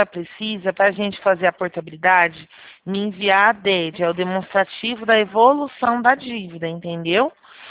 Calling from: Presidente Prudente, São Paulo, Brazil; Eu falo de Presidente Prudente

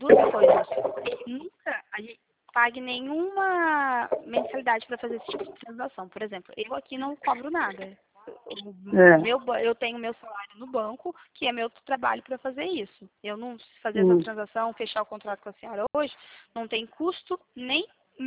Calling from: Valinhos, São Paulo, Brazil; Eu tô falando de Valinhos, estado de São Paulo. É, do lado de Piracicaba, aqui pertinho, falo de Valinhos.

